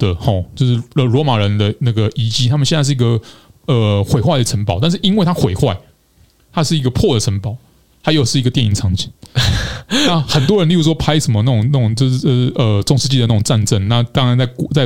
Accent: Taiwan; 平常都很汗颜的说 我是台湾人，可是我应该要也要好好走一走台湾

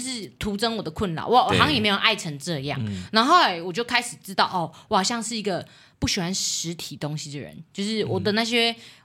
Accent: Changhua County, Taiwan; 我干嘛买我老家的房子？我就住我家就好啦

